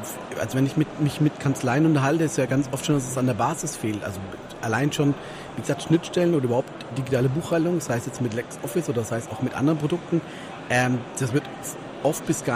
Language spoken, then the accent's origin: German; Germany; Also ich weiß auch, dass wir natürlich als Deutsche da so ein bisschen dazu neigen auch